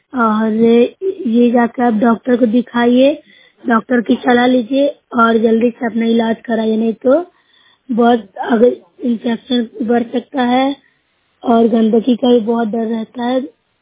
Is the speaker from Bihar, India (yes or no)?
yes; Bihar, India; मैं नूरशाह प्रखंड से हूँ, जिला नालंदा के रहने निवासी हूँ।